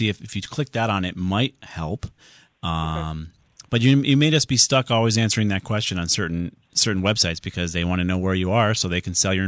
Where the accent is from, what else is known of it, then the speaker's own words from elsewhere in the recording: Southington, Connecticut, United States; Let's go on to Tom in Southington, my hometown.